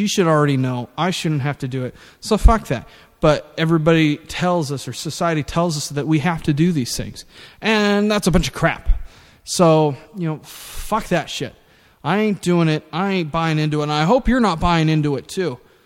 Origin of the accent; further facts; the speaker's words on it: San Diego, California, United States; I was born and raised in the San Diego area and still have family there and everything, including my mom.